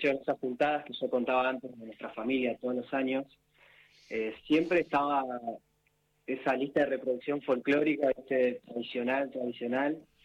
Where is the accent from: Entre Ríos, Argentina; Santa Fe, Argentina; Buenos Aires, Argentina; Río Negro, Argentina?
Buenos Aires, Argentina; born there; Yo nací acá en Buenos Aires, en Capital. Y la historia es la siguiente. Yo con Fede somos primos, de raíces tucumanas, nuestros padres tucumanos.